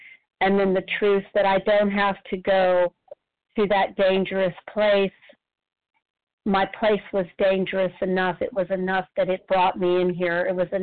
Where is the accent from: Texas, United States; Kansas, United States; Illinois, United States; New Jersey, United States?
Texas, United States; I am from Texas.